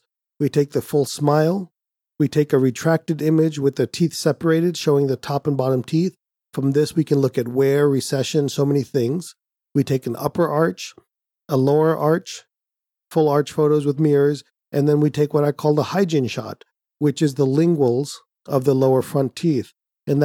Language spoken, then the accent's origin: English; India; Being Indian, I like free.